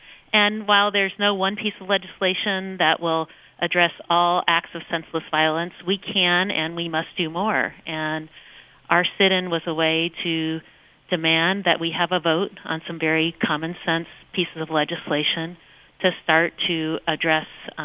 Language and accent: English; Selma, Alabama, United States; born there; Well, you know, I was born in Selma, Alabama